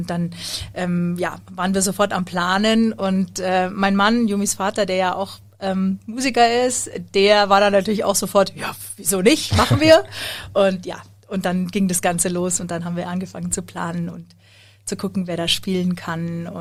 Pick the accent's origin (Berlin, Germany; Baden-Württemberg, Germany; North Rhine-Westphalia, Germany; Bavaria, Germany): Bavaria, Germany; Munich; ich bin Sängerin und ich komme aus München.